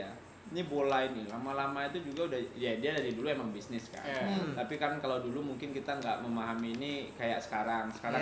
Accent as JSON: {"language": "Indonesian", "region": "West Sumatra", "country": "Indonesia", "tie": "born or raised there", "said": "Di kampung gua di Sumbar itu ada bro sekolah SMA yang fokus ke"}